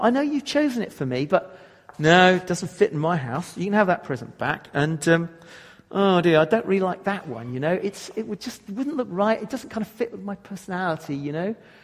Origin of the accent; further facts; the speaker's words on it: England, United Kingdom; I'm too introvert. I'm too restrained. I'm too logical. I'm too English. I'm too reserved.